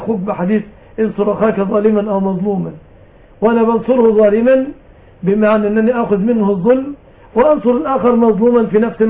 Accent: Egypt; بلادنا مصر

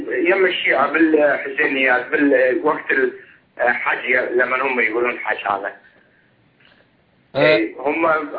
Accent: Erbil, Erbil Governorate, Iraq; أنا من أربيل كردي يعني سني.

